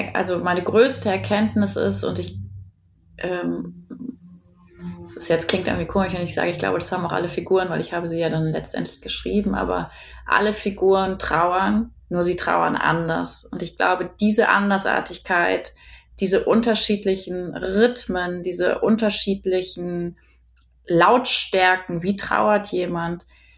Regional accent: Erkelenz, North Rhine-Westphalia, Germany; Der Film spielt in Erkelenz, ich komme aber auch aus Erkelenz und in der Region im Kreis Heinsberg ist ja damals Corona ausgebrochen.

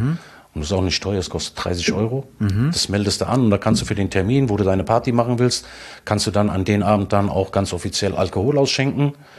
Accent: Griesheim, Hesse, Germany; Ich komme eigentlich aus Griesheim.

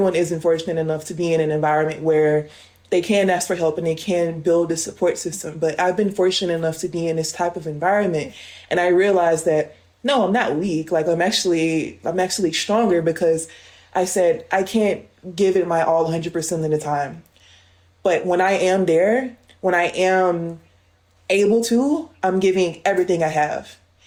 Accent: United States; now in Stuttgart, Germany; Yeah, so as you said … I'm from the United States.

